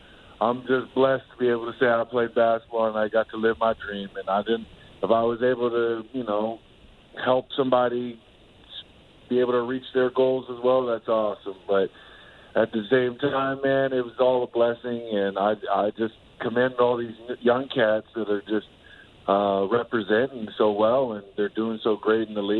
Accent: Vancouver, British Columbia, Canada; when I was growing up in Vancouver

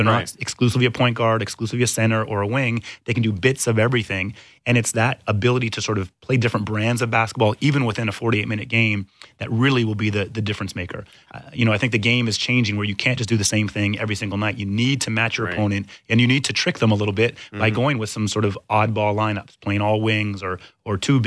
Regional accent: Canada; also born or lived in Eswatini; I was born in Swaziland in Southern Africa, and my mother's Canadian. So I've lived in these two different worlds my whole life, traveled back and forth between Africa and Canada. I grew up here, went to Oakwood Collegiate, and then went out to UBC for my degree.

